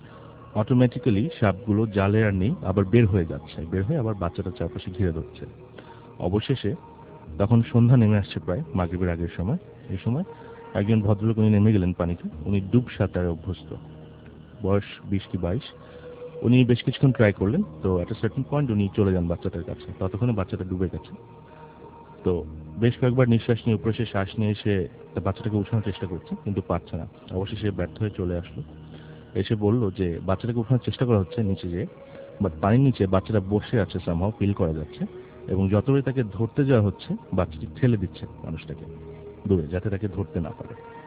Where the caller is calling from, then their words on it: Dhaka, Dhaka Division, Bangladesh; আমি এসেছি গুলশান অ্যাক্ট থেকে।